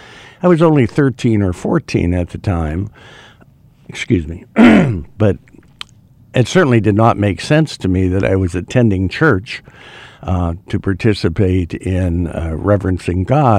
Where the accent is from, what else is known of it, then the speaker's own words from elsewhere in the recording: Pittsburgh, Pennsylvania, United States; Well, I was raised in the Pittsburgh, Pennsylvania area. My family and I were members of the Serbian Eastern Orthodox Church.